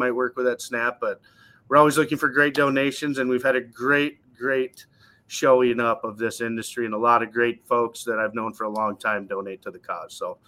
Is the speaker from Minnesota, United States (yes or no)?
yes; Minnesota, United States; being a Minnesotan myself, I never realized how much of a unique situation that is to walk on water.